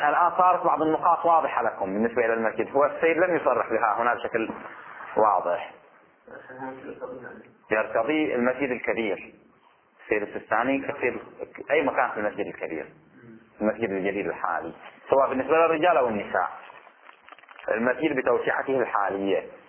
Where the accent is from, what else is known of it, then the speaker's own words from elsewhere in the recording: Bahrain; عندنا في البحرين